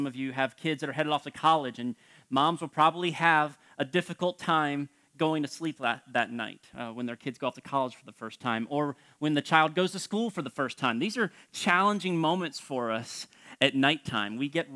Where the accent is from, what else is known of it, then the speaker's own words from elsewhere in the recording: Florida, United States; I'm from South Florida, and so I don't really know how to camp a whole lot